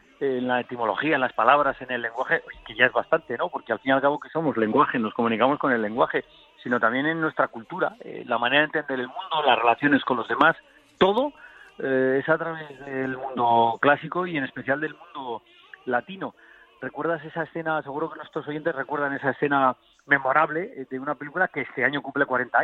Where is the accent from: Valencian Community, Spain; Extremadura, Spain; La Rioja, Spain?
La Rioja, Spain; Claro, yo soy de La Rioja, eso lo voy a defender siempre.